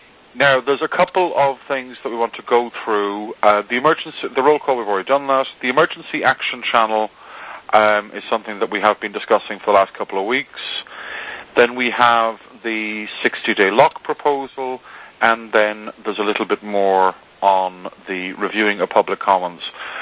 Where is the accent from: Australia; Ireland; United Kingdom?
Ireland; Convoluted, I know, but I'm Irish, so I do call...